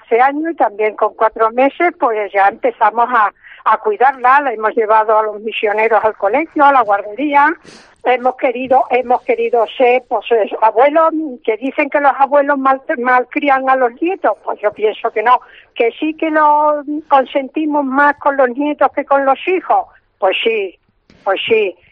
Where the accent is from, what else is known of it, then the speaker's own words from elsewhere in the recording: Trujillo, Extremadura, Spain; tengo 76 años, soy de Trujillo y mis padres pues han sido labradores